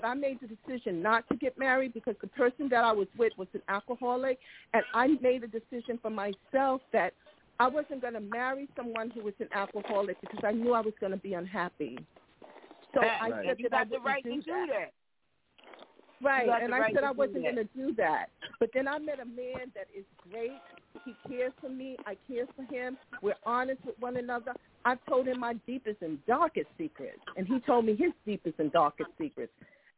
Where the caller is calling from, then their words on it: Bronx, New York, United States; No, I'm calling from the Bronx.